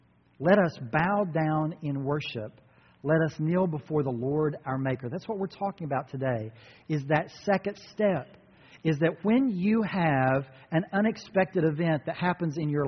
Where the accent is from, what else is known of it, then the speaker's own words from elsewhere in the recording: North Carolina, United States; Who made Mount Mitchell, which is near my hometown, the highest peak east of the Mississippi?